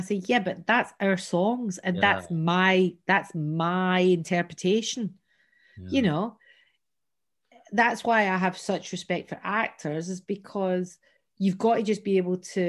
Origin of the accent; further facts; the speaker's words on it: Glasgow, Scotland, United Kingdom; also born or lived in Loch Lomond; I was this wee scrawny little kid with a name like … growing up in Glasgow.